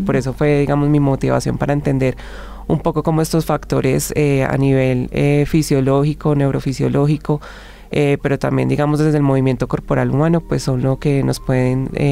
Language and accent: Spanish; Armenia, Quindío, Colombia; yo soy de Armenia, pero me fui a estudiar a Manizales